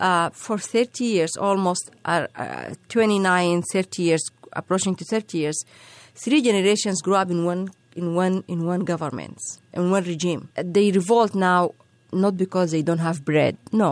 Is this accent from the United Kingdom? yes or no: no; Atbara, River Nile, Sudan; The first revolution was actually happening in Atbara, my hometown, and it's continued small neighborhoods in villages. I saw one of the video clip from my village. I grew up and I studied. It's called Khilewa.